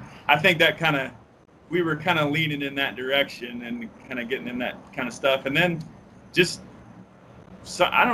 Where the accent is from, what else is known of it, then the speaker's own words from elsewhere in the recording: Point Pleasant, West Virginia, United States; now in Charleston, United States; I live on the west side of Charleston right now, but I'm from Point Pleasant, West Virginia.